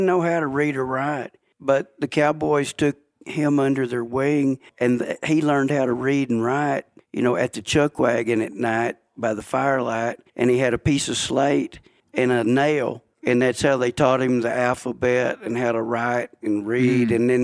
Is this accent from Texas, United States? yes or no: yes; Texas, United States; In Texas, I'm from Texas, so I can say this